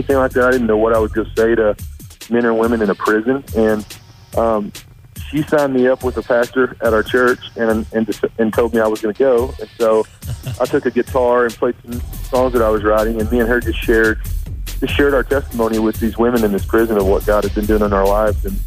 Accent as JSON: {"language": "English", "region": "Arkansas", "country": "United States", "tie": "born or raised there", "said": "And, you know, obviously I grew up in Arkansas. I grew up about an hour from where … was born."}